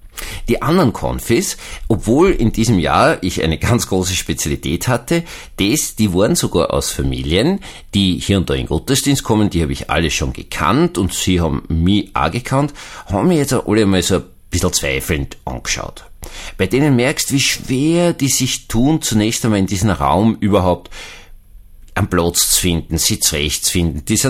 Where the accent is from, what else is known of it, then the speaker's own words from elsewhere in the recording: Austria; Also für mich als Österreicher ist das immer Deutschland.